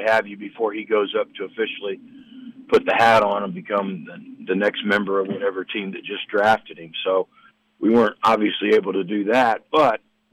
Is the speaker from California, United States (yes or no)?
no; Anderson, Indiana, United States; as a kid growing up in Anderson, Indiana, you know, people were rabid about high school basketball and college basketball and all of basketball in that town, just like they are in New Albany.